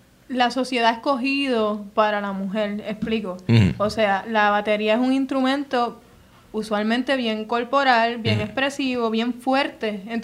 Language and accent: Spanish; Morovis, Puerto Rico; soy de Morovis, así que por allá estuve un ratito cogiendo clases de cuatro